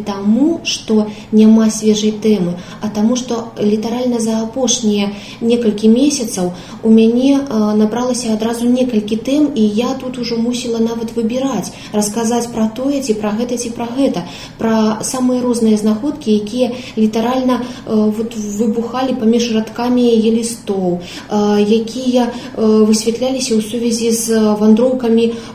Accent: Grodno, Grodno Region, Belarus; born there; Можа быць, таму што я нарадзілася ў Гродні

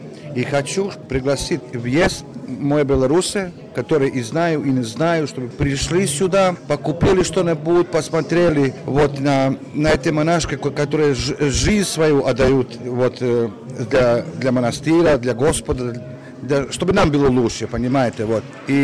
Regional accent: Serbia; я приехал из Сербии, с монастыря Святой Троицы. Это маленький город, 140 километров от Белграда, а сам монастырь там находится на горе.

